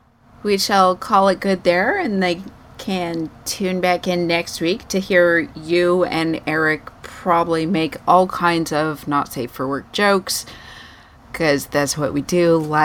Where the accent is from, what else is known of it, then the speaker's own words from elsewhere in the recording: Denver, Colorado, United States; Yes, I grew up in Denver, so Colfax is where all the hookers are.